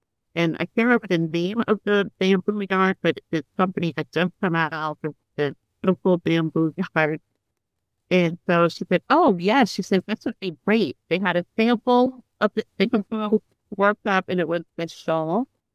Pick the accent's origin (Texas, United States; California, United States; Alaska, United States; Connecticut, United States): Connecticut, United States; Scotland; So I grew up in Scotland, Connecticut.